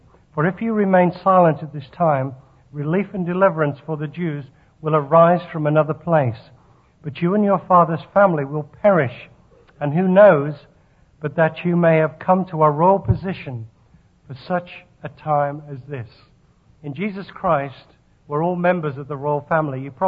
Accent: Nigeria; born there; I was born in Nigeria, West Africa. I'm a very confused person because my parents were from Liverpool.

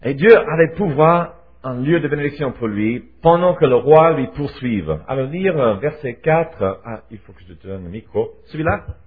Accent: Switzerland; accent: Swiss; now in Paris, France; Ils disent que moi j'ai un accent, parce que je viens de la Suisse en fait. Et quand nous sommes arrivés ici, vous nous avez accueillis chaleureusement avec nos accents suisses.

